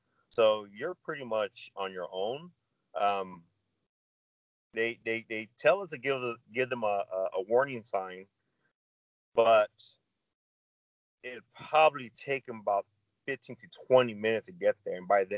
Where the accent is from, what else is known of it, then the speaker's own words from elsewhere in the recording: Phoenix, Arizona, United States; because I grew up in South Phoenix. I had the rough life